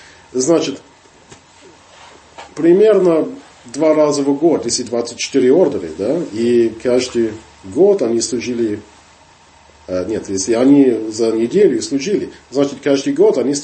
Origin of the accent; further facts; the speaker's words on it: England, United Kingdom; Russian is a second language; moved away; Я вырос там, в Англии, столько лет уже тому назад